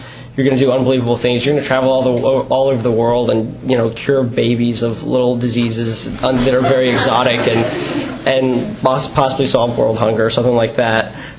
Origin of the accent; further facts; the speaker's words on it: Atlanta, Georgia, United States; I'm from Atlanta, and since UVA isn't just the obvious choice from Atlanta, I get asked a lot why I came to UVA.